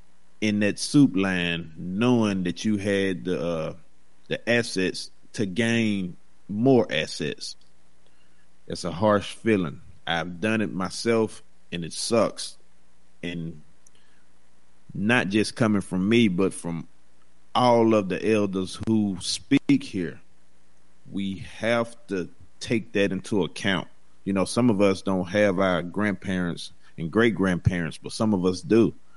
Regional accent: the South, United States; You know, I'm from the South just as well as Scotty.

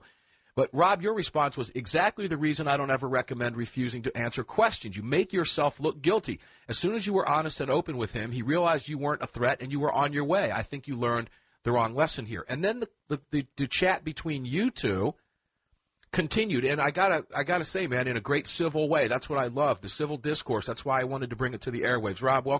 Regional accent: New Jersey, United States; I responded by saying, I'm from New Jersey.

